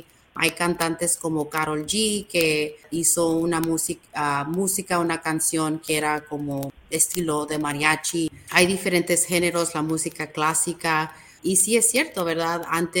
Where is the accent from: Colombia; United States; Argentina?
United States; Pero también soy mexicoamericana, fui criada aquí en Estados Unidos.